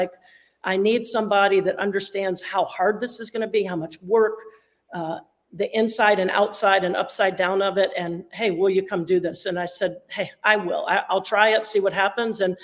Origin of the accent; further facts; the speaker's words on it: Baton Rouge, Louisiana, United States; I'm from Baton Rouge, grew up there, didn't go to school at LSU.